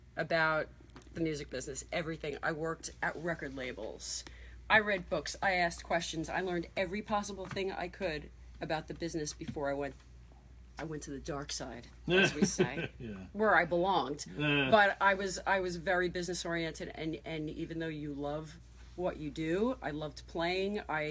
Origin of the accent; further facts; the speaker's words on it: Wood-Ridge, New Jersey, United States; Because I was like, oh, I grew up in Woodridge, right next to the … I don't want to have any New Jersey, blah, blah, blah.